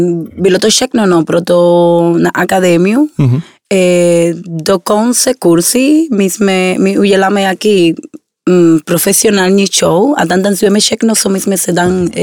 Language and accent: Czech; Havana, Cuba; Czech is a second language; now in Prague, Czech Republic; Já jsem z Kuby, jsem tam se narodila, jsem z Havana, takže já bydlím tady asi 11 let.